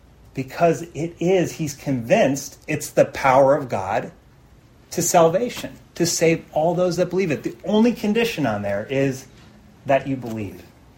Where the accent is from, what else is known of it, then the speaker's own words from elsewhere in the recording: United States; And I'm American, so I like it like that, right?